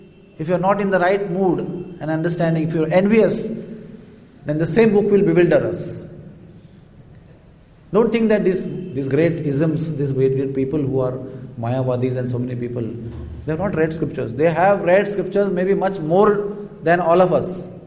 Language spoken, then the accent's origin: English; Udupi, Karnataka, India; I am from Udupi actually. So there is a famous Udupi Matha, Madhvacharya.